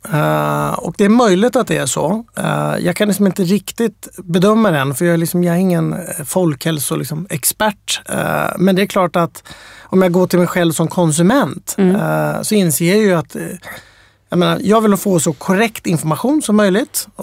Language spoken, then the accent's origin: Swedish; Sweden; Liksom, jag tycker för mig som svensk var det lite intressant.